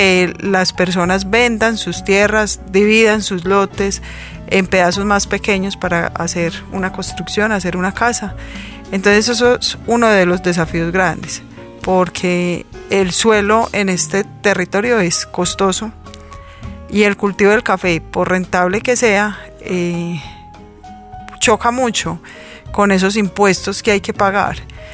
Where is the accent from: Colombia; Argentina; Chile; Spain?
Colombia; Nosotros, como buenos colombianos, productores de café, no tomamos café de especialidad.